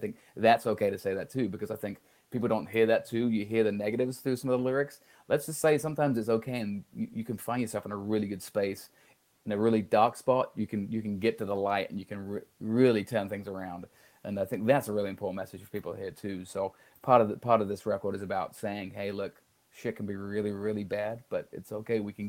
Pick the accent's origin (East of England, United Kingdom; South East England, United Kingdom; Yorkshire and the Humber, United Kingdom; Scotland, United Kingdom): East of England, United Kingdom; Peterborough; moved away as an adult; So I'm based out of Peterborough, which is in England. So my whole family are based there. So it's about 35 minutes from Cambridge